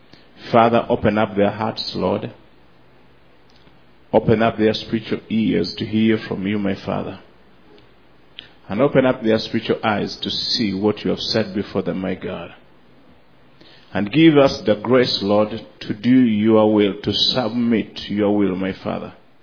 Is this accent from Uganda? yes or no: yes; Uganda; from Uganda.